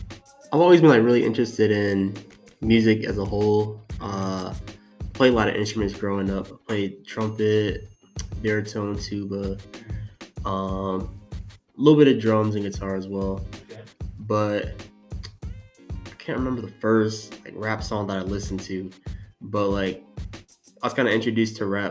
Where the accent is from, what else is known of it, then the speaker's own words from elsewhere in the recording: Kingsmill, Virginia, United States; Got this hat from my hometown, Kings Mill. It's like this golf resort.